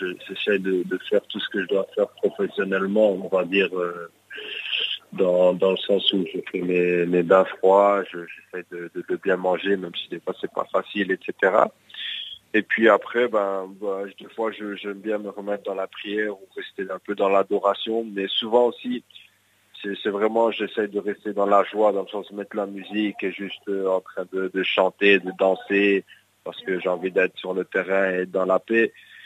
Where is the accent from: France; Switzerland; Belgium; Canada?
Belgium; Verviers, Wallonia; On a grandi ensemble à Verviers